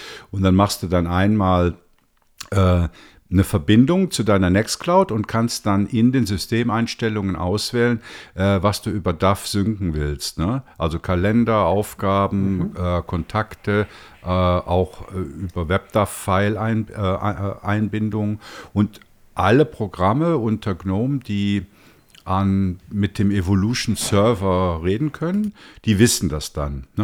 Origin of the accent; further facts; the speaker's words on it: Bonn, North Rhine-Westphalia, Germany; born there; ich bin ja in Bonn geboren und meine Mutter wohnt in St. Augustin